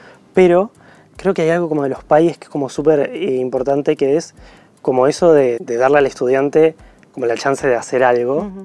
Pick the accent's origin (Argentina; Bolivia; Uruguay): Uruguay; Maldonado; now in Montevideo, Uruguay; yo en realidad soy de Maldonado, terminé sexto de liceo en Maldonado